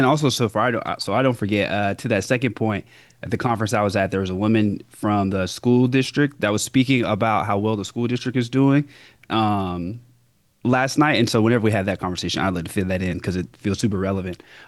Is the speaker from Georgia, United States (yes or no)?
yes; Augusta, Georgia, United States; now in Los Angeles, United States; I'm from Augusta, Georgia, so in the southern part of the United States.